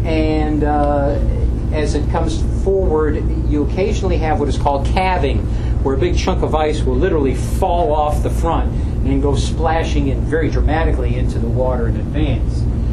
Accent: New York, United States; I'm personally from Western New York. New York State has the Iroquois Nations.

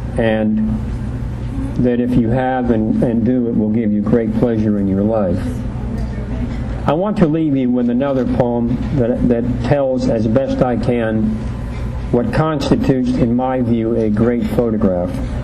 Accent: Kentucky, United States; I know when I travel outside of Kentucky and people say, "Where are you from?" I say, "Kentucky, Kentucky,"

